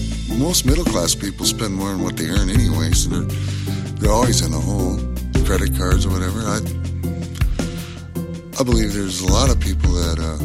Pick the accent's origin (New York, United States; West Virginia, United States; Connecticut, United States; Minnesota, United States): Minnesota, United States; Saint Paul; I'm from St. Paul, Minnesota. I was born here.